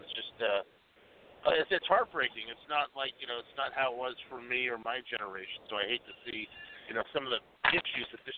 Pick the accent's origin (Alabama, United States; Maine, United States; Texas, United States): Maine, United States; You know, Maine was fine. I had a few friends that I hung out with all the time, and, you know, going to school in Maine was great.